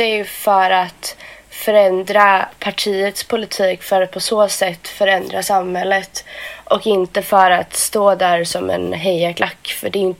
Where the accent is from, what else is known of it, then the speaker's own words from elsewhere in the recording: Kungälv, Västra Götaland County, Sweden; satt i ungdomsfullmäktige i Kungälv där jag kommer ifrån.